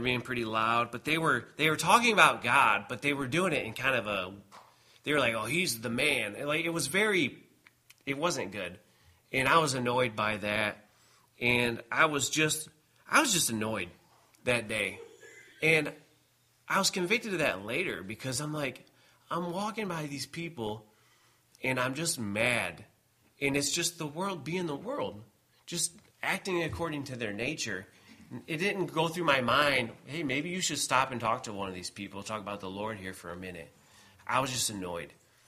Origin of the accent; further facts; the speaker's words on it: Michigan, United States; And I'm from Michigan, and you understand the laws are different there, right?